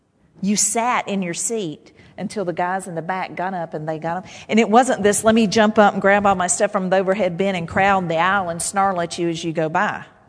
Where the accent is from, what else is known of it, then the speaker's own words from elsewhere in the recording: United States; I know we're all, and I'm proud to be an American, you know.